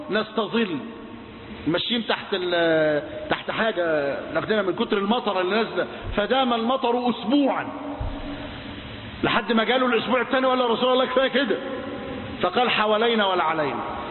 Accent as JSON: {"language": "Arabic", "country": "Egypt", "said": "ما أنا عربي هو بكلمك أنا مصري معاك"}